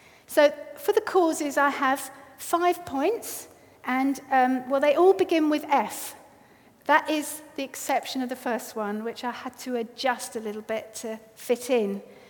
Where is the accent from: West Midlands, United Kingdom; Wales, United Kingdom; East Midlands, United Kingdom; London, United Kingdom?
London, United Kingdom; Now, I am a Londoner, so I'm not exactly far from home here